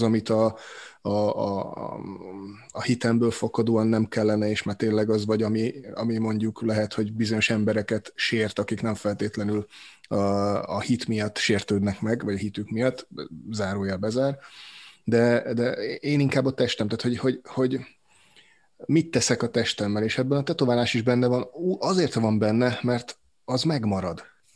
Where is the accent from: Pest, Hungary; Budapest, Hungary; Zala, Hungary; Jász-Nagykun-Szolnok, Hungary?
Zala, Hungary; ugye Zalai vagyok